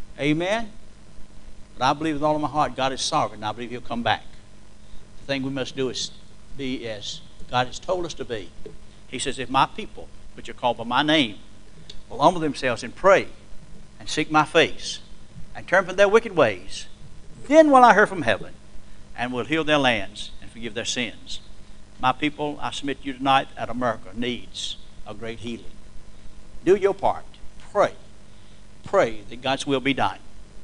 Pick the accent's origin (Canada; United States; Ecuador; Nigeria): United States; I love our country. I love to stand here and say that I am an American, and I appreciate the fact that I was raised in a Christian home